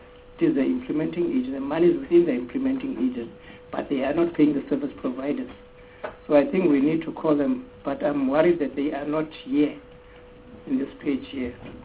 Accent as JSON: {"language": "English", "region": "Eastern Cape", "country": "South Africa", "said": "Then the state of the schools, as my colleagues have said, in the Eastern Cape, they are horrible. I'm from the Eastern Cape."}